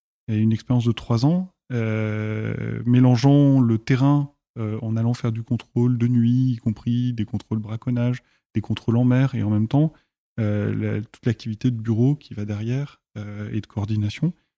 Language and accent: French; Saint-Étienne, Auvergne-Rhône-Alpes, France; born there; Je suis né à Saint-Étienne au milieu des terres